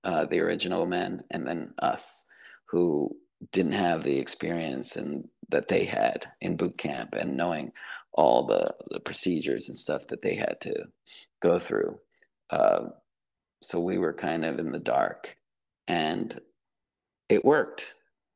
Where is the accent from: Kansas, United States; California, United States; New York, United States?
California, United States; I'm from California